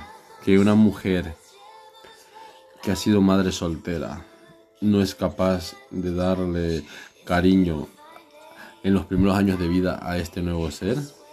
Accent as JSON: {"language": "Spanish", "country": "Ecuador", "said": "una persona de mi pueblo, de allí de Ecuador"}